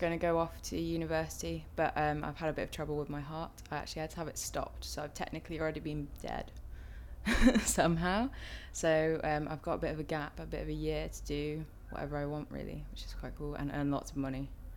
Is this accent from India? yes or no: no; South West England, United Kingdom; I'm 19, and I'm from Gloucestershire.